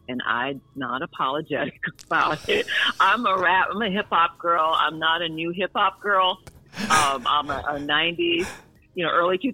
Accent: the South, United States; I grew up in the South, and I remember conversations about everybody having high blood pressure.

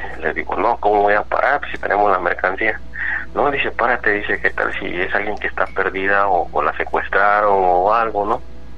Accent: Izúcar de Matamoros, Puebla, Mexico; now in New York, United States; Bueno, yo soy de Izúcar de Matamoros, Puebla.

